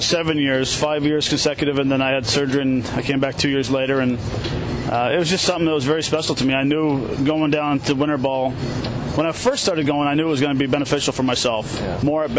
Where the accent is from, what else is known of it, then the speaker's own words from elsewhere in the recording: Canada; accent: Canadian; For me, it's probably my Canadian accent, my Canadian English, to slow down my talking.